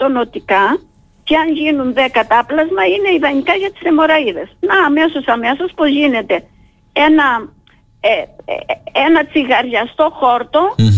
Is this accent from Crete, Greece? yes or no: yes; Krousonas, Crete, Greece; πως έμαθα εγώ στο χωριό μου, στον Κρουσόνα, τα βότανα.